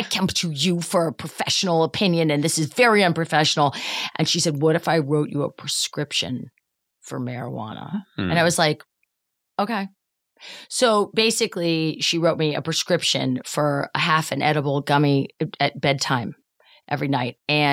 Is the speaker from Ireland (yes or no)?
yes; Ireland; I will drink at you. I am Irish. I will drink at you.